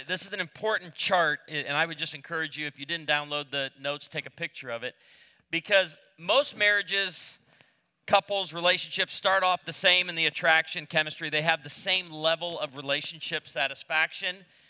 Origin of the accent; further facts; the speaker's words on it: Illinois, United States; We do not know how to behave at the beach. I'm from Illinois.